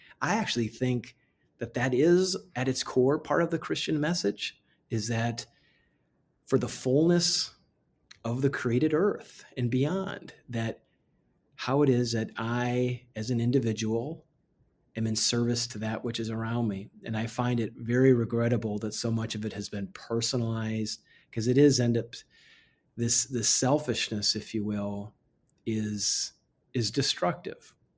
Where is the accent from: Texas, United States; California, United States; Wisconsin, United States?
Wisconsin, United States; Amherst Junction; And I was taught that growing up in Amherst Junction, Wisconsin, because I knew who those folks were.